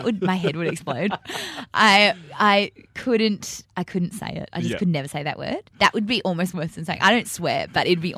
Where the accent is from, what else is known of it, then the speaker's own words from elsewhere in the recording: Perth, Western Australia, Australia; You didn't when we were growing up in Perth.